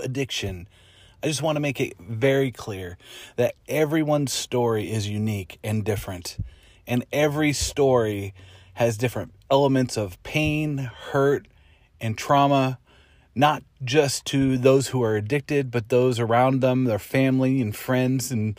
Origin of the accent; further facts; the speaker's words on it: Long Beach, California, United States; Growing up, I was born in Long Beach, California. I was raised, our family kind of, if I look back on it, struggled